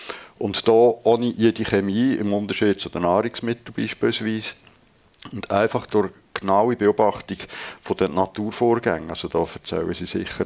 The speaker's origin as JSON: {"language": "German", "region": "Lucerne", "country": "Switzerland", "said": "Ich habe immer noch ein halbes Luzerner Herz. Ich bin auch aus dem Kanton Luzern ursprünglich."}